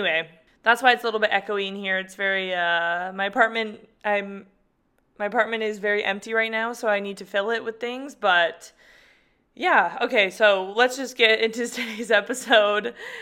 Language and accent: English; California, United States; And I think growing up in California, it also just really set the tone for what competitive running looks like.